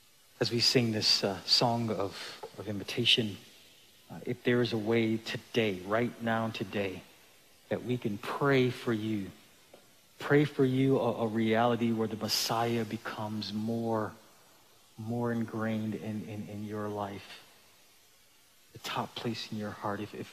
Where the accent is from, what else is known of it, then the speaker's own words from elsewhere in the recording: Buffalo, New York, United States; I'm 47 years old. I'm an African-American. I grew up in Buffalo.